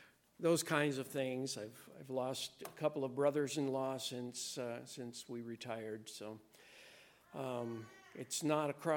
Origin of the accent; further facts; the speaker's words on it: Idaho, United States; I am originally from Idaho, and I grew up in southern Idaho. I was number six of seven kids